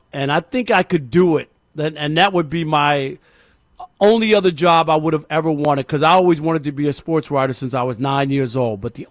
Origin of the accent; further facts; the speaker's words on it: New York, United States; Yeah, well, I'm from New York, and people are always, talking about how tough it is in New York and the crime and all that.